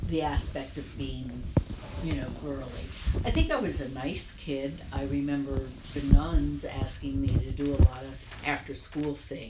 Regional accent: Philadelphia, Pennsylvania, United States; born there; also born or lived in San Diego; Well, I was born in Philadelphia. That's where Mimi is from.

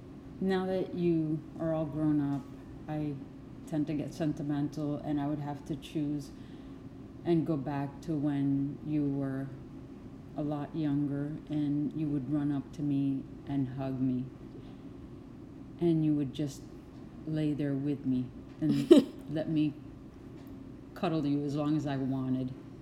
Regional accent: Puerto Rico; born there; I was born in Puerto Rico. I was born in Puerto Rico in 1966. I have some wonderful memories of there.

